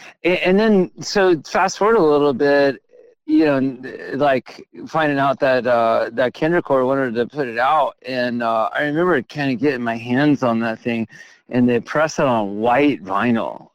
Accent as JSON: {"language": "English", "town": "Marietta", "region": "Georgia", "country": "United States", "tie": "born or raised there", "also_born_or_lived": "Kentucky", "said": "I grew up in Marietta. My family moved down from Kentucky when I think I was about 6 or 7 years old."}